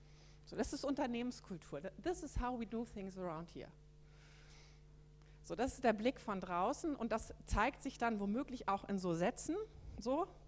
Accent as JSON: {"language": "German", "region": "Hamburg", "country": "Germany", "said": "Ich komme aus Hamburg, da können auch so Läden so ganz bestimmt sagen, wir sind Hanseaten"}